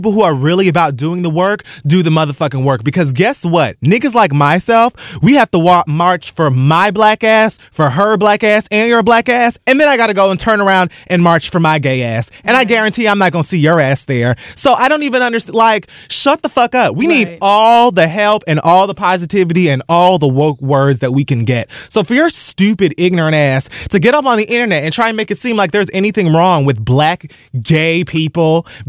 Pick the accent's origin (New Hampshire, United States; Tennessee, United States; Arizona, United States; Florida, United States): Florida, United States; Dade County; And I like to shake my ass because I'm from Dade fucking County.